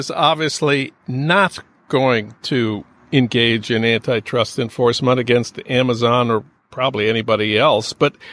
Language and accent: English; St. Paul, Minnesota, United States; That's news from my hometown of St. Paul.